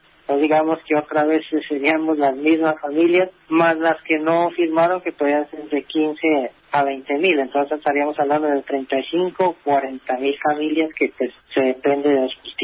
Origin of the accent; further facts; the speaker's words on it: Colombia; nosotros somos colombianos, somos campesinos